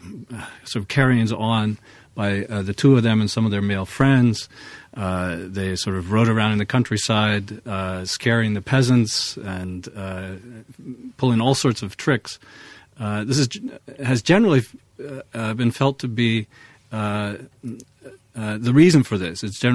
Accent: United States; since I'm an American and they're British here

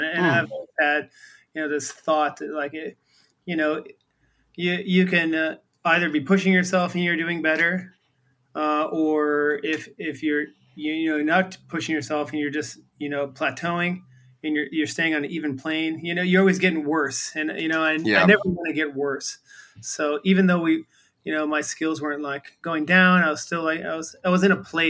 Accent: Boston, Massachusetts, United States; also born or lived in San Diego; I mean, I'm from Boston, so.

